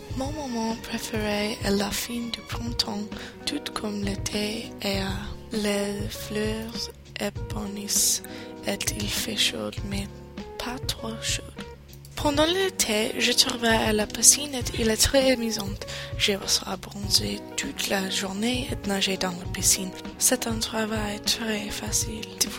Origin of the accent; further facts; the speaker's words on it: Summit, New Jersey, United States; born there; French is a second language; also born or lived in Brooklyn, New York; Je suis née à Brooklyn, New York. Quand j'étais deux, ma famille déménage au Summit, New Jersey.